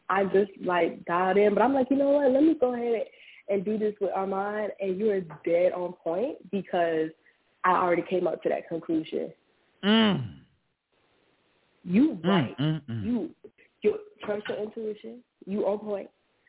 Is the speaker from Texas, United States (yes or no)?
no; Florida, United States; I'm from Florida, you know. You can't tell us nothing.